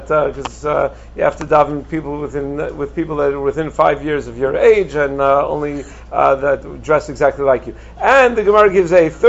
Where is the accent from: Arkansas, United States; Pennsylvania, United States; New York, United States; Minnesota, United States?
New York, United States; Lawrence; Growing up in Lawrence, when I was a little kid, there weren't that many shuls in Lawrence.